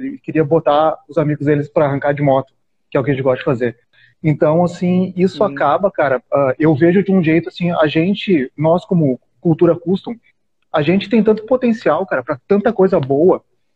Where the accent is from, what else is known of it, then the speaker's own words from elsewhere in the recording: Porto Alegre, Rio Grande do Sul, Brazil; A gente é aqui de Porto Alegre